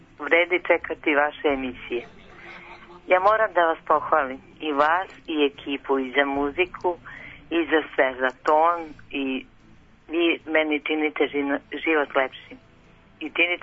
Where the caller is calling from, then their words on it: Belgrade, Serbia; Ja sam sa Vračara.